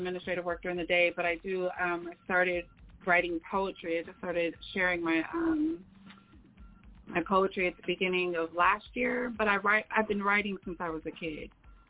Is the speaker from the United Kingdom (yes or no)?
no; Sacramento, California, United States; I'm from Sacramento, California.